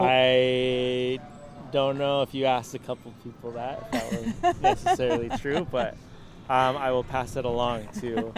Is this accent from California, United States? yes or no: yes; San Diego, California, United States; It's specifically like Logan Heights, San Diego, where my family, like the core of who I am, I feel like is based off of that.